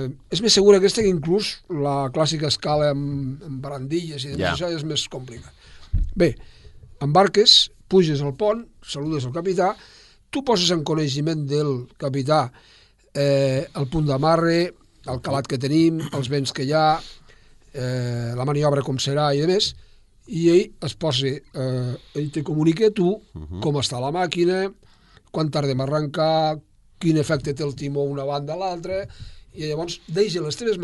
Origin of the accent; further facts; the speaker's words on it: Lleida, Catalonia, Spain; Si soc no, de Lleida mateix.